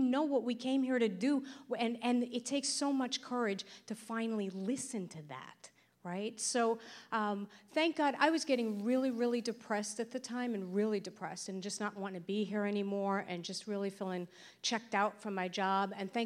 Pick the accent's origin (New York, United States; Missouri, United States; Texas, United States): New York, United States; Brooklyn; And I grew up in Brooklyn, New York. Yay, Brooklyn, before it was cool. I grew up in Brooklyn. My family was Orthodox Jewish.